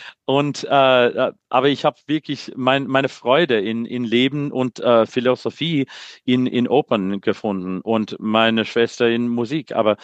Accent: Missouri, United States; Ich sage, ja, ich komme aus Missouri.

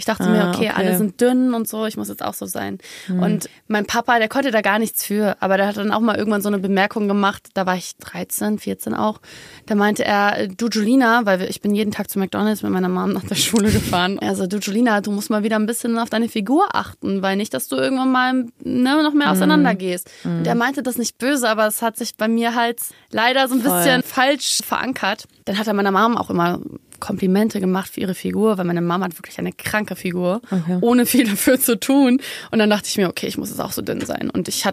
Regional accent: Munich, Bavaria, Germany; Ich bin auch eigentlich Münchnerin, by the way.

